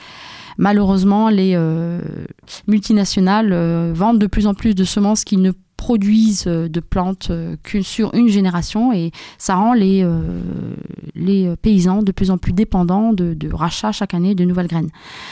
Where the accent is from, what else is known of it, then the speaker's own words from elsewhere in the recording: Algeria; now in France; Pour moi, je suis originaire d'Algérie, j'ai vu ce que c'était qu'un climat désertique ou semi-désertique